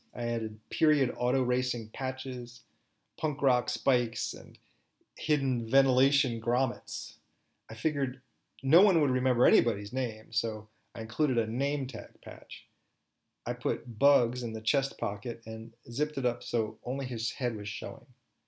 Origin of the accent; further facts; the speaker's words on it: New Jersey, United States; also born or lived in Texas; now in Phoenix, United States; I grew up in New Jersey. I spent most of my adult life in Texas before moving to Phoenix.